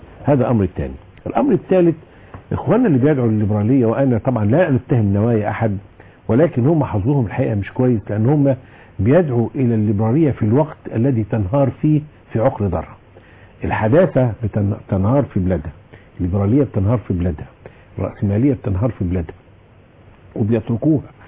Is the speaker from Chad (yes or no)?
no; Egypt; كلنا كمصريين